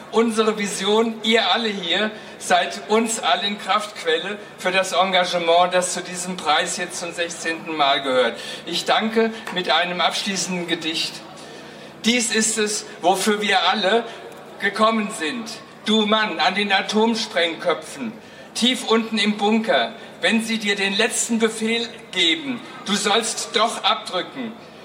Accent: Essen, North Rhine-Westphalia, Germany; Ich bin Essener

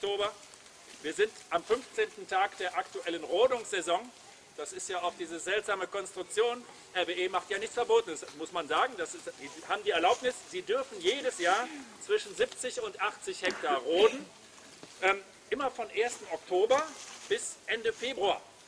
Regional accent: Aachen, North Rhine-Westphalia, Germany; Ich komme aus Aachen. Aachen ist ja aus verschiedenen Gründen relativ bekannt.

